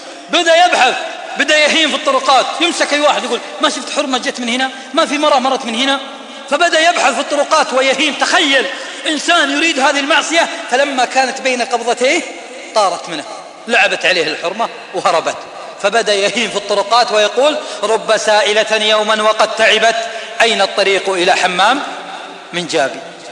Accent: Riyadh, Riyadh Province, Saudi Arabia; طعس طعس في الثمام عندنا في الرياض في النفود

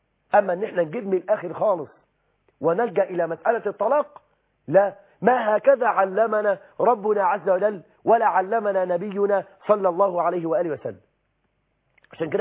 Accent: Egypt; ده احنا عندنا في مصر 9 مليون امرأة مطلقة

